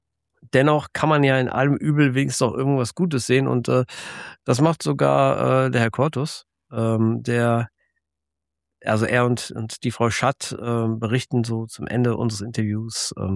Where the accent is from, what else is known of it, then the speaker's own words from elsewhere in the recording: Neuwied, Rhineland-Palatinate, Germany; wir sind aus Neuwied, wir wissen ja, wie das ist mit Dönerläden